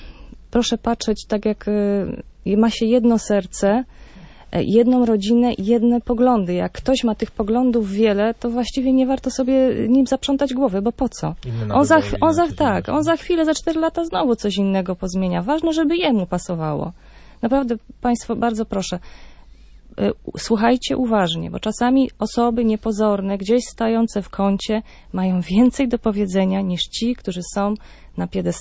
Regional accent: Nowe, Kuyavian-Pomeranian Voivodeship, Poland; Ja akurat pochodzę z bardzo małej miejscowości, bo Nowe to jest 10-tysięczna.

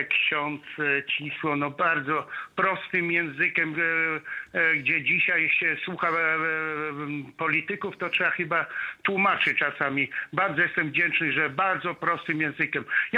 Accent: Kościerzyna, Pomeranian Voivodeship, Poland; moved away; moi ziomkowie na Kaszubach, bo pochodzę z Kościerzyny

